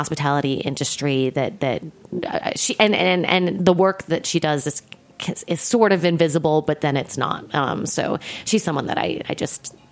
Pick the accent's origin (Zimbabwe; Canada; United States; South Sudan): United States; Midwest; but I'm a Midwesterner, and I want to say, like, we had, my mother was a single mother. We ate a lot of fast food when I was growing up.